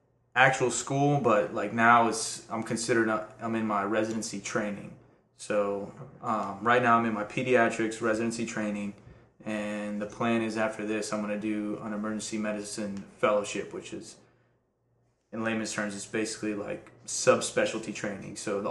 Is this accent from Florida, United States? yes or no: yes; Tampa, Florida, United States; also born or lived in Transylvania, Romania / New Jersey / New York; I was born in Transylvania, which is a region in Romania, and then I lived in New Jersey for a little bit. Then I lived in New York, and then I moved to Okeechobee, which is in Florida, and then I lived in Tampa for the past 19 years.